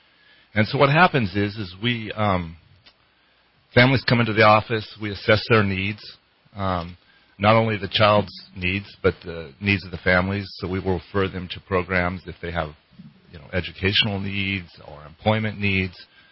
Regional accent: Redding, California, United States; I was born and raised in Reading, and I wanted to move back to Reading.

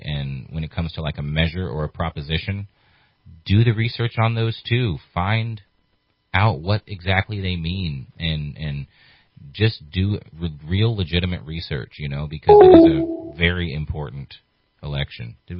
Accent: California, United States; I want to have some faith in the voters of Shasta County to be the people that I knew growing up in Shasta County

